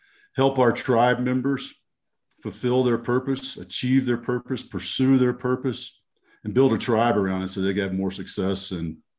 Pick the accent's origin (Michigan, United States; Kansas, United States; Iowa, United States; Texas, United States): Texas, United States; And where I came from, I grew up in Texas, went in the Army, drove tanks for a little while